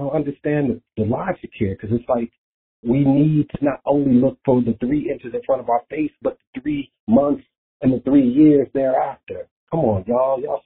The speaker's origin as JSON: {"language": "English", "town": "Chicago", "region": "Illinois", "country": "United States", "lives_now": "New York City, United States", "said": "Like, I live in New York City. I'm from Chicago, but I live here."}